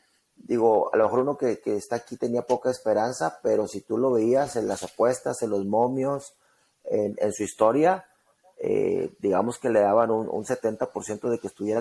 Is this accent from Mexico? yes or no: yes; Mexico; ahora sí como buen mexicano, ¿no? Como buen mexicano dejando todo para el último